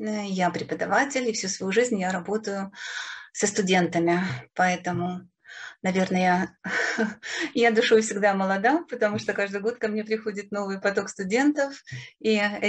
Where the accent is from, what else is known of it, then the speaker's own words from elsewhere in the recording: Kyiv, Ukraine; я с Украины. Я из Киева. Киев – мой родной город. Мои предки жили в Киеве еще в конце XIX века, поэтому я киевлянка в энном количестве поколений.